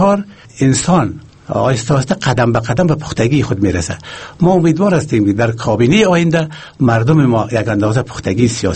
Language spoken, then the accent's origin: Persian; Sheberghan, Jowzjan, Afghanistan; born there; در یک خانواده دهقانی متولد شدم در شهر شبرغان قریه بابعلی.